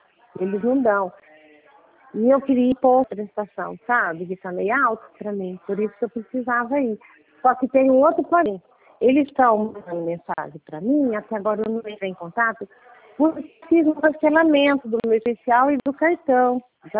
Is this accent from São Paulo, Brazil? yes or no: yes; Limeira, São Paulo, Brazil; É, Limeira.